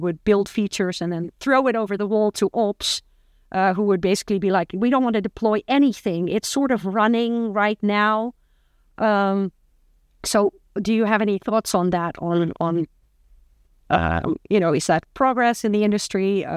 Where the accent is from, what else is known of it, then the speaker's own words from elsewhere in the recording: Netherlands; I'm from the Netherlands.